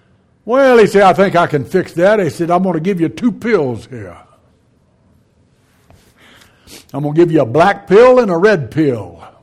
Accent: Louisiana, United States; Acadian, A-C-A-D-I-A-N, Acadian. I'm a Cajun.

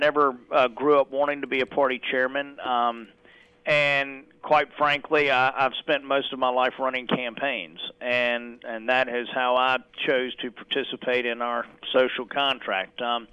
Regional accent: Anderson, South Carolina, United States; Born and raised in Anderson, South Carolina, and graduated from the public schools there.

